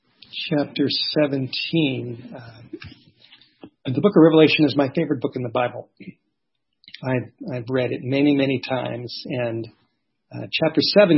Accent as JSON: {"language": "English", "town": "Los Angeles", "region": "California", "country": "United States", "tie": "born or raised there", "said": "My background is California. This has been, I guess, kind of bittersweet to be back here. I grew up in California, grew up in Los Angeles, grew up in the Hollywood Hills, didn't grow up an Adventist. I grew up in a very secular Jewish home"}